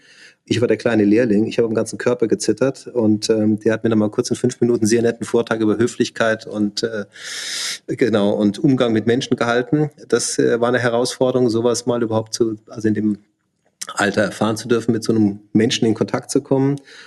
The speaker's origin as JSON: {"language": "German", "region": "Bavaria", "country": "Germany", "tie": "born or raised there", "also_born_or_lived": "Hamburg", "said": "ich bin in Bayern aufgewachsen, also im Süden von München. Das ist schon die Homebase, ja, die habe ich auch nie ganz aufgegeben."}